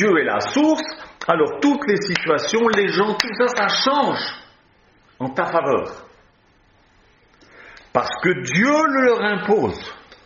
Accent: Switzerland; j'étais sous les drapeaux au service militaire en Suisse. J'ai fait l'armée en Suisse. Parce que je suis suisse.

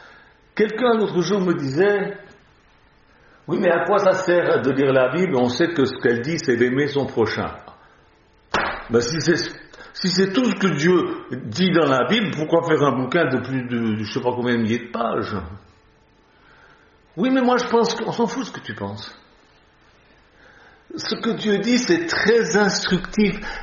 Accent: Switzerland; Enfin, pas moi, parce que moi je suis suisse, je ne peux pas.

